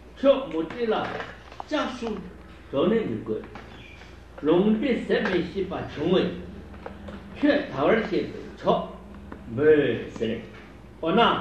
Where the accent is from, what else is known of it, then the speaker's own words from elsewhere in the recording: China; 我们中国人形容这头